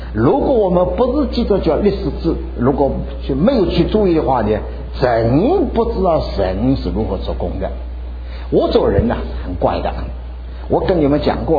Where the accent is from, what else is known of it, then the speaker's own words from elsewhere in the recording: China; 我们中国人个子不太大